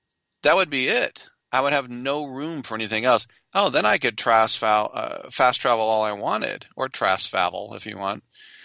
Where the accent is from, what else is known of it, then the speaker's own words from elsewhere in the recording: California, United States; being a Californian, I always thought it was Appalachia